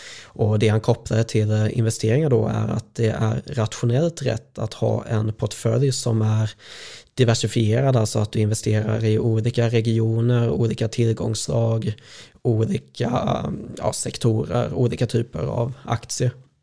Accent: Småland, Sweden; jag är smålänning i grunden

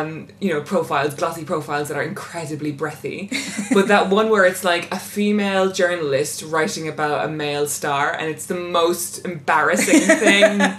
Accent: London, United Kingdom; I don't know whether that's a thing of also being a Londoner

